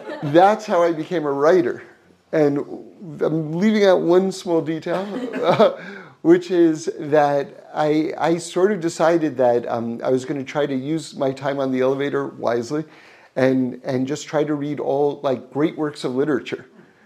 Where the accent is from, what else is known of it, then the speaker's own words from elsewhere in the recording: New York City, New York, United States; So I grew up in New York City, and on 79th Street and Broadway, right in the middle of Manhattan there